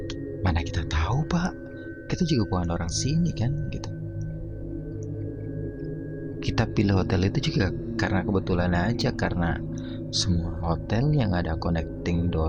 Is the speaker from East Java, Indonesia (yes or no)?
yes; Surabaya, East Java, Indonesia; iya pak, saya asli Surabaya pak, kesini emang ada urusan kerjaan aja